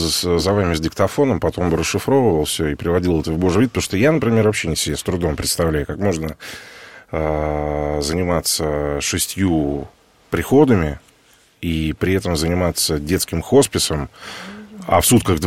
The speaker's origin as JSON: {"language": "Russian", "region": "Moscow", "country": "Russia", "said": "поскольку москвич, я очень хорошо представляю, как выглядит карта Московской области"}